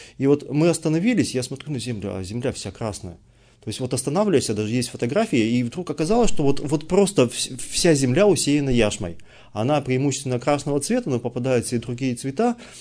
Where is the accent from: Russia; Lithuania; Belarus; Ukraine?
Russia; Urals; Я камни люблю, как и многие уральцы.